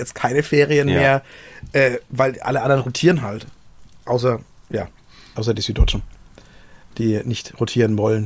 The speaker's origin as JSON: {"language": "German", "region": "Bavaria", "country": "Germany", "said": "Also ich selber bin kein Bayer, ich bin Franke, das ist ganz wichtig."}